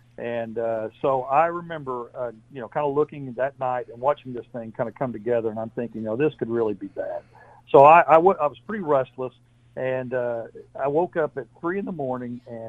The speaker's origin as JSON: {"language": "English", "town": "El Dorado", "country": "United States", "tie": "born or raised there", "said": "growing up in El Dorado, you know, my dad was worked at the water company and was the superintendent"}